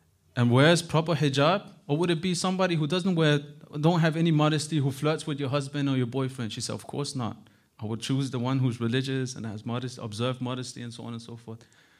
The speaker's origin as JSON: {"language": "English", "country": "Denmark", "tie": "born or raised there", "second_language": "English", "said": "I was born and raised in Denmark, I've seen worse than that."}